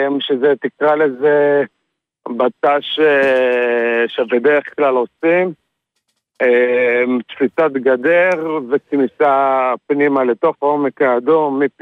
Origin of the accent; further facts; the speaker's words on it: Hadid, Central District, Israel; אני ממושב חדיד, ליד שוהם.